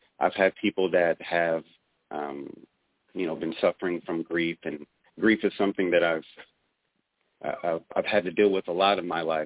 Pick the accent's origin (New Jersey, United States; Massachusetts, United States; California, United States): California, United States; Oakland; so I was born in Oakland, California in 1984, and that was at a time where that area was essentially an urban war zone.